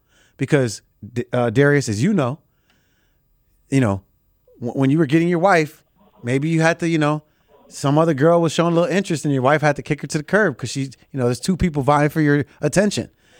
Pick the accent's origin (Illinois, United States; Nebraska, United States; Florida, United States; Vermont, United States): Illinois, United States; Chicago; I'm a Chicagoan, born and raised.